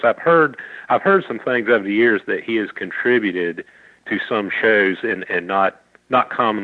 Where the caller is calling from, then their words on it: South Carolina, United States; from South Carolina.